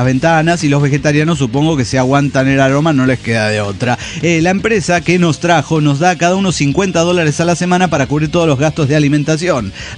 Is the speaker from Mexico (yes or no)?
yes; Guanajuato, Mexico; de Guanajuato, México.